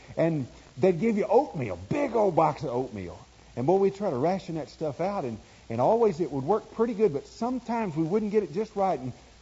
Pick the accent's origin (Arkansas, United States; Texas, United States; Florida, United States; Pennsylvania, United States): Arkansas, United States; I was raised in Arkansas. I was born over there a long, long time ago